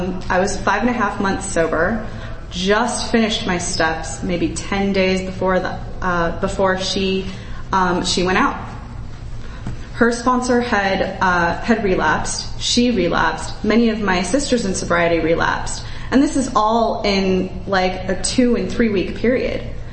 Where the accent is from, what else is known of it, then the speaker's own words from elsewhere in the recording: Los Angeles, California, United States; now in Phoenix, United States; I'm from Los Angeles. Oh, hey. I'm in Phoenix.